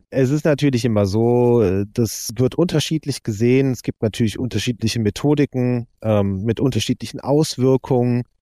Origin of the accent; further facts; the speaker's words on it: Cologne, North Rhine-Westphalia, Germany; als Kölner